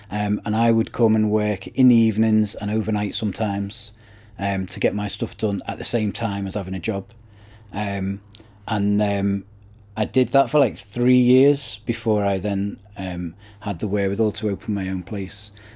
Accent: Liverpool, North West England, United Kingdom; Growing up in Liverpool, you just don't associate that kind of thing at all with this area.

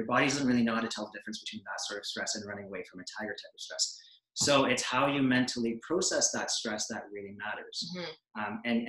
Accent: Toronto, Ontario, Canada; So I grew up in Toronto, and I just thought, I can't sit in traffic for half an hour just to get groceries anymore.

